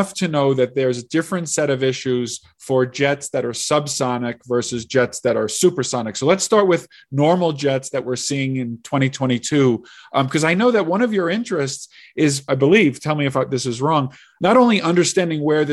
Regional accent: New York, United States; when I was a young child growing up in New York, there was something called the supersonic transport that flew directly over my home in Long Island.

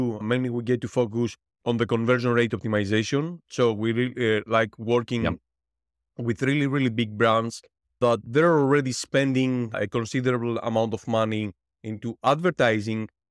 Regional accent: Greece; English is a second language; that accent as well because I'm Greek. No matter how good English I can speak, I can never phase out my accent.

